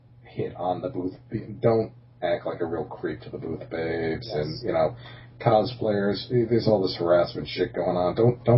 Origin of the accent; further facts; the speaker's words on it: Massachusetts, United States; this friggin' area here where I'm from Massachusetts, and we have these things called manners.